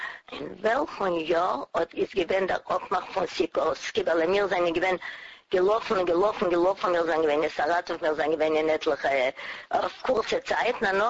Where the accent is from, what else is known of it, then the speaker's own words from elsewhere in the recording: Poland; born there; German is a second language; Aber wir sind gewinnt Polische, weil wir haben geboren in Polen.